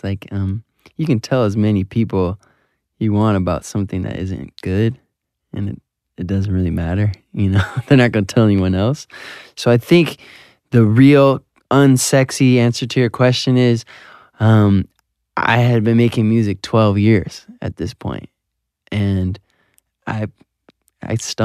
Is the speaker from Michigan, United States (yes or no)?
yes; Southfield, Michigan, United States; He happened to be from my hometown, Southfield, Michigan, Todd Stavely.